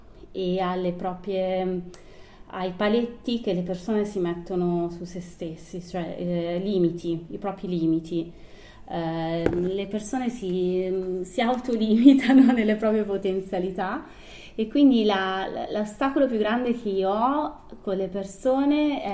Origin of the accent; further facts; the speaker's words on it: Sesto San Giovanni, Lombardy, Italy; now in Perugia, Italy; io sono di Milano, di Sesto San Giovanni, e quindi passo passo ho portato avanti un po' questa idea.